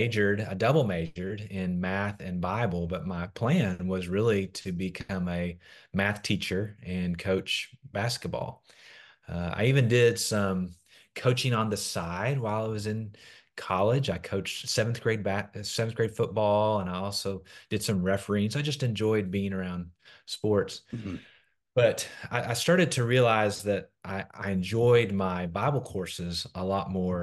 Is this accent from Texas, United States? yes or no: no; Searcy, Arkansas, United States; So I grew up in Searcy, Arkansas.